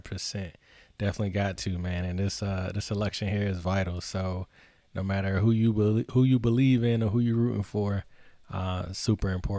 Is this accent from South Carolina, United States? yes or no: yes; Greenville, South Carolina, United States; Born and raised in South Carolina as well, from Greenville, aka all the corny names we have for Greenville, G Vegas, whatever you want to call it. but that's where I'm from.